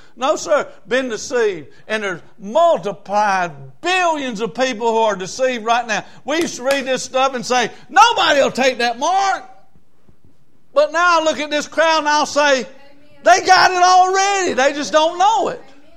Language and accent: English; United States; Now, I grew up in America, and I'm 60 something years old, and but I grew up in America